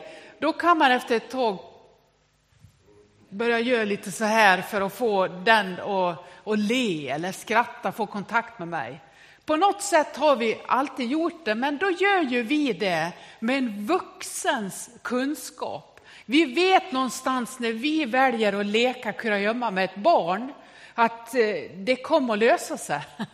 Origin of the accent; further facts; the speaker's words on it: Dalarna County, Sweden; Jag är från Västerdalarna, därför låter jag så här.